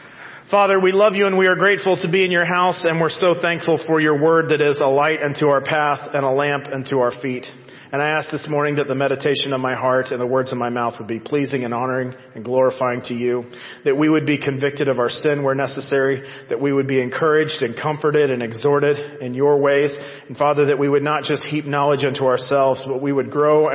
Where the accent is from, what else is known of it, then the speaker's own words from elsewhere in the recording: Georgia, United States; In the South, I was raised in South Georgia, and people think that somehow we have the corner of the market on hospitality and food